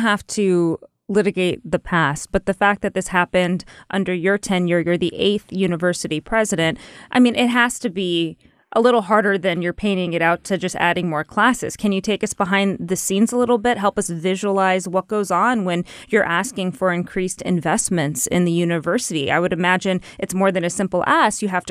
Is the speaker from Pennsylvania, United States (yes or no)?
no; Eagle Rock, California, United States; Oh, wow. Okay. I'm from Eagle Rock. So that's just, we're neighboring areas.